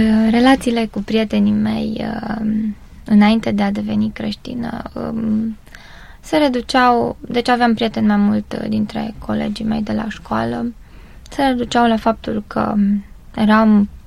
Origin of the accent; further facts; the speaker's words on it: Bocșa, Caraș-Severin, Romania; born there; also born or lived in Reșița; nu eram în Bocșa unde m-am născut, ci în Reșița.